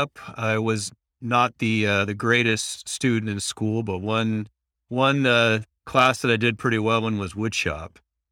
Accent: California, United States; So I actually, I was from the Bay Area.

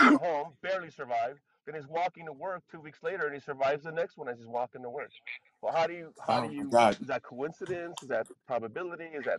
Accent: Inglewood, California, United States; No, yeah, I'm from

